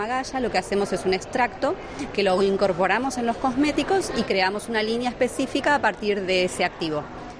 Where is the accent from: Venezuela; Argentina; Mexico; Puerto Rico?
Argentina; also born or lived in Madrid; now in Asturias, Spain; yo vengo de Argentina, pero hace desde el 2020 que vivimos en España. Primero fuimos a Madrid, pero el clima, bueno, no es como esto. Entonces, nada, queríamos un clima mejor, que tenga playa y eso. Entonces, por eso nos vinimos en el 2022 a Asturias.